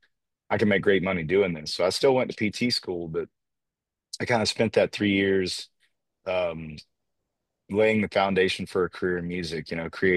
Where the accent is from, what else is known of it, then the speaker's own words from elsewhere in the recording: South Carolina, United States; also born or lived in Louisiana; So I was born in Louisiana. Okay. I was raised in South Carolina. My dad was in the Air Force, so I was born at Barksdale Air Force Base in Louisiana.